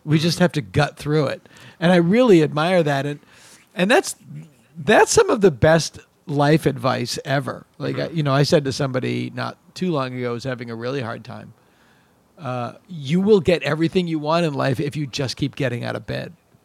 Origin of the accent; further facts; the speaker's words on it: Massachusetts, United States; I'm not. Originally? I'm from Massachusetts, but my best friend made it.